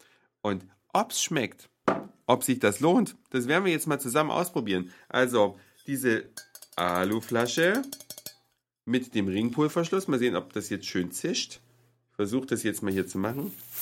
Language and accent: German; Saxony, Germany; meine Mutter in diesem kleinen sächsischen Städtchen, wo ich aufgewachsen bin